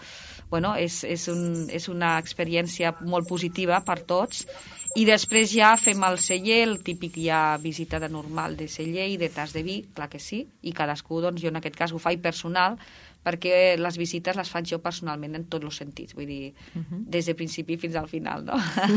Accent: Balaguer, Catalonia, Spain

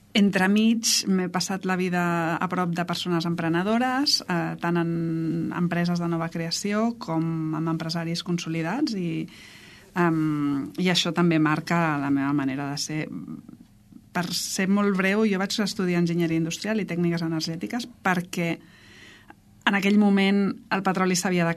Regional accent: Barcelona, Catalonia, Spain; és veritat que des de Barcelona, es nota que soc de Barcelona

